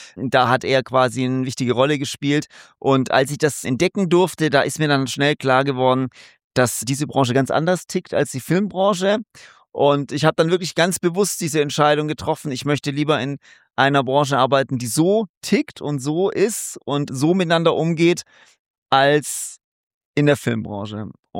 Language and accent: German; Stuttgart, Baden-Württemberg, Germany; ich bin ja in Stuttgart aufgewachsen und da zur Schule gegangen.